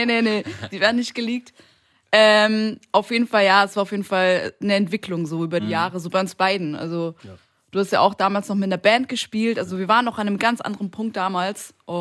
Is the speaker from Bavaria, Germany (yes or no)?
yes; Ansbach, Bavaria, Germany; Eine Kleinstadt, Ansbach heißt es.